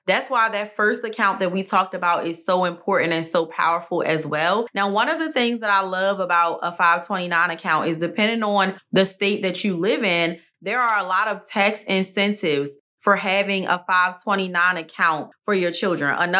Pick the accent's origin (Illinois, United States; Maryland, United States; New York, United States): Maryland, United States; now in Texas, United States; Maryland is my home state.